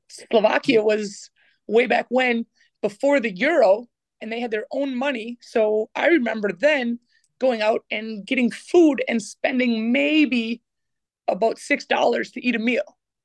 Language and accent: English; United States; I'm an American. I'm used to this.